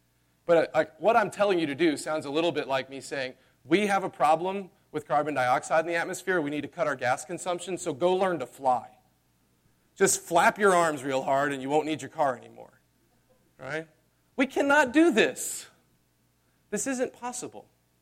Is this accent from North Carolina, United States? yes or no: yes; Chapel Hill, North Carolina, United States; Okay, I grew up in Chapel Hill